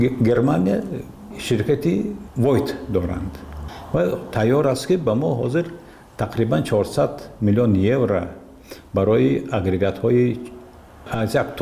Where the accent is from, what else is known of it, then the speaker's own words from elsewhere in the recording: Tajikistan; من تاجیکستانی هستم، من تاجیک هستم